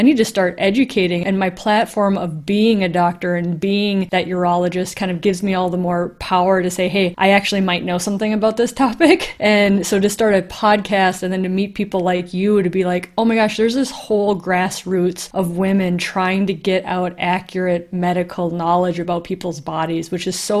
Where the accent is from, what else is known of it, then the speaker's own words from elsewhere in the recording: Minnesota, United States; I was born and raised in Minnesota in a very traditional Catholic family